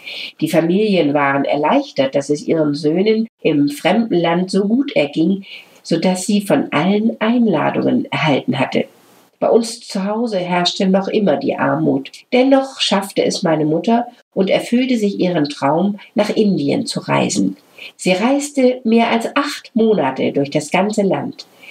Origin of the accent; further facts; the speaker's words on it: Lower Saxony, Germany; in der Lüneburger Heide, meine Heimat